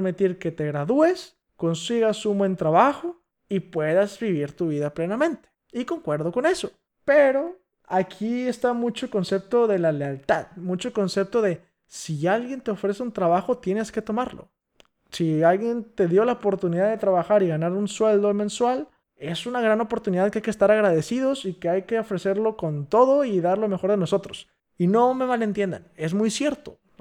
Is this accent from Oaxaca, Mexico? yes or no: no; Monterrey, Nuevo León, Mexico; soy de Monterrey, una ciudad que se supone que es muy industrializada, muy en la vanguardia en la tecnología, a nivel México